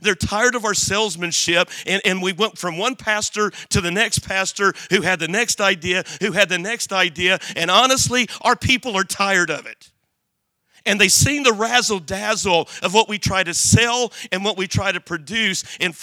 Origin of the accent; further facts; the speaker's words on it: Illinois, United States; And so I grew up in Southern Illinois, Uncle David, and all of those kind of stories and growing up.